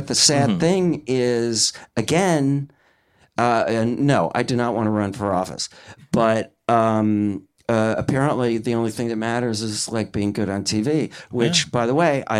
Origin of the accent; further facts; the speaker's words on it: Wisconsin, United States; First of all, I am from Wisconsin